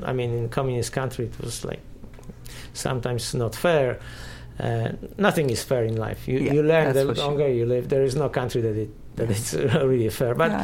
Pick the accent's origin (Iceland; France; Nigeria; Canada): France; first language French; English is a second language; moved away as an adult; now in United States; And I came here from France speaking French, didn't speak English.